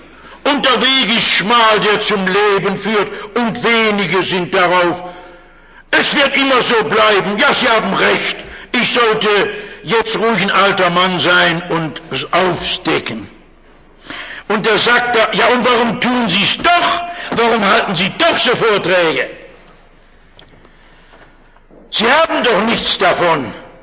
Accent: North Rhine-Westphalia, Germany; Sehen Sie, ich komme aus dem Ruhrgebiet. Da gibt es Bergwerke.

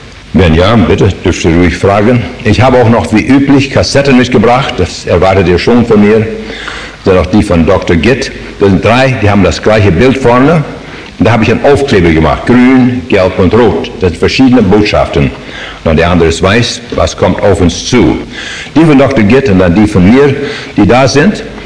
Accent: Saskatchewan, Canada; bin Kanadier, auch schon 2. Generation Kanadier. Meine Großeltern sind mal von Russland ausgewandert. Und ich bin dann in Kanada, in Saskatchewan. Das sind Name, ein Indianername in der Provinz. Und dann bin ich dann aufgewachsen auf dem Farm

